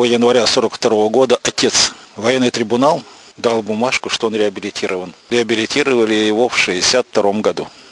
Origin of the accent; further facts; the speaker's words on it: Saint Petersburg, Russia; Я ахтянин, родился здесь на Пороховых, всю жизнь прожил на Ржевке.